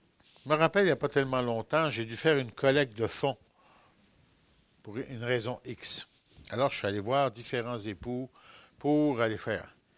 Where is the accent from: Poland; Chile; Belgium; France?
France; born there; quand j'étais tout petit, vu que je suis né en France